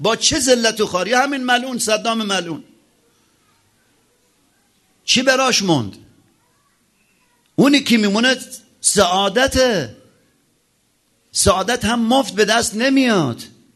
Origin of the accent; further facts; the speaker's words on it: Khuzestan, Iran; خودم موقع اهواز بودم دیگه، بچه خوزستانم.